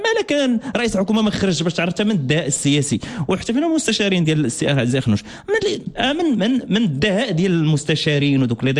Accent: Morocco; يبان لك ازمه مفاهيم عندنا في المغرب

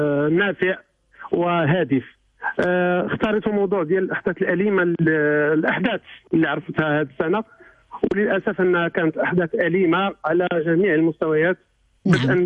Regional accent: Morocco

